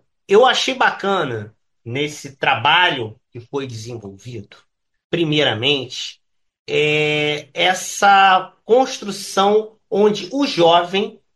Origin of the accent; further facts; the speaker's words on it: Rio de Janeiro, Brazil; Nós que somos aqui do Rio de Janeiro, a gente tem uma forma de trabalho.